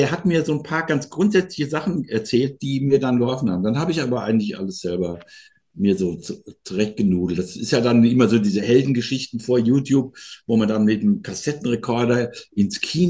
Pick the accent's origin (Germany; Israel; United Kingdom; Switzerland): Germany; Offenbach, Hesse; Da bin ich immer in die Stadtbücherei gegangen bei uns in Offenbach